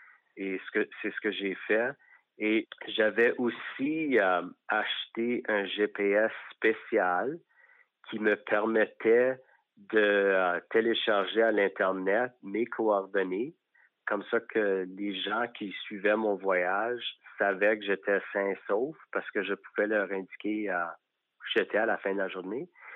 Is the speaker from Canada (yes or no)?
yes; Saskatchewan, Canada; je suis quitté de chez nous en Saskatchewan, sur la rivière Frenchman.